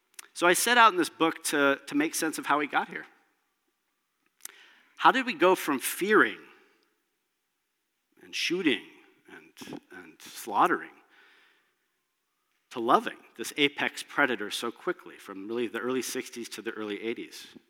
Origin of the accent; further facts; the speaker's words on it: Washington, United States; now in Canada; my home state of Washington, my adopted state of, or my adopted province of BC